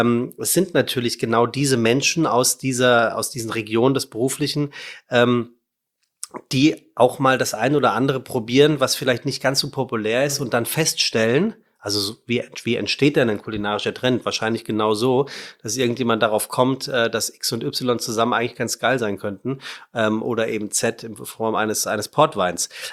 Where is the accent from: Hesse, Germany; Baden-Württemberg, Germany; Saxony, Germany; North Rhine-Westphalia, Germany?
Hesse, Germany; Frankfurt; Ich bin ja Frankfurter.